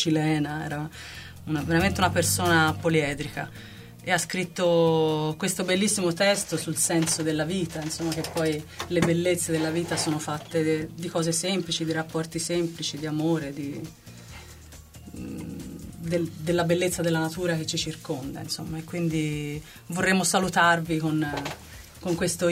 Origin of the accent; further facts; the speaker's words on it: Florence, Tuscany, Italy; born there; io sono fiorentina come nascita, però insomma la mia famiglia è un po' suddivisa, proviene da varie regioni italiane. Ho discendenze dall'Abruzzo, dal Piemonte, dalla Basilicata.